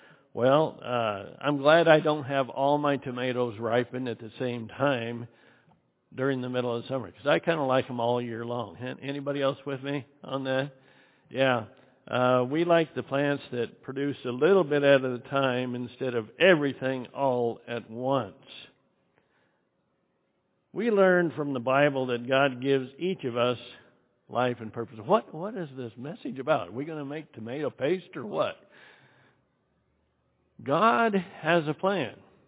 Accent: Idaho, United States; I was raised in southwest Idaho, and my mother was born and raised in California.

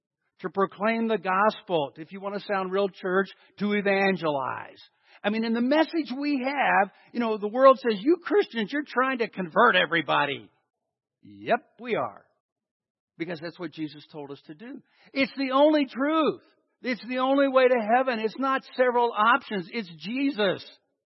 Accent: West Virginia, United States; born there; I hate to tell you this. I was born in West Virginia. It's not heaven.

